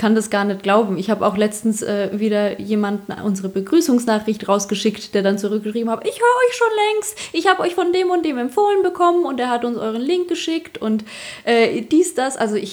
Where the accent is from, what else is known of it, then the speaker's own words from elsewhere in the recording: Bavaria, Germany; accent: Upper Bavarian; Ich spreche oberbayerisch.